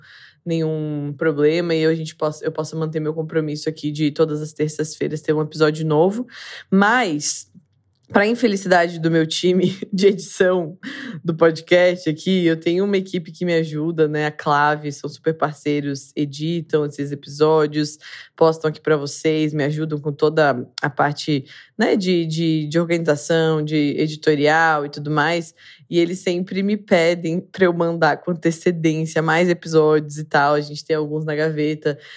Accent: Santa Catarina, Brazil; now in São Paulo, Brazil; moro em São Paulo, sou natural de Santa Catarina, mas moro atualmente já há alguns anos em São Paulo.

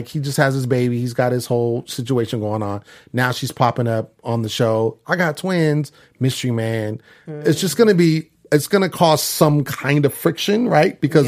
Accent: California, United States; I'm from Northern California.

